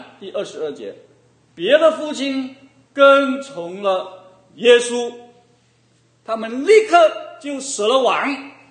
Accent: China; moved away; 以前或者说我们从中国来的也好

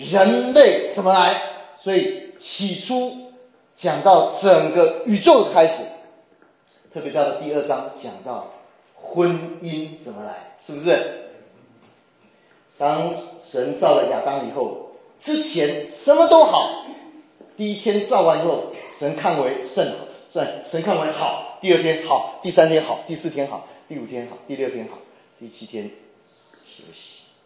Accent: China; 所以我们中国人讲知道，知道很重要

